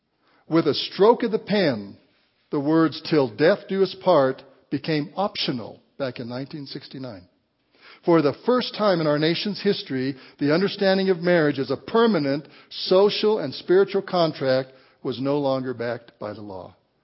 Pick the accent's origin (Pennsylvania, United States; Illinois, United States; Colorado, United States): Colorado, United States; Walsenburg; When I was growing up in Walsenburg, Colorado, 5,000 people, 4,000 or 5,000 people, there was one person in the whole town that was living with somebody.